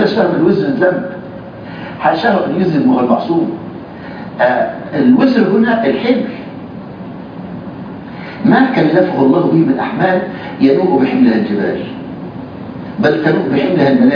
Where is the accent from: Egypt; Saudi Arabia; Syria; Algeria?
Egypt; بل كان عندنا في مصر الملك فاروق إذا حدثت حرب كان يجمع العلماء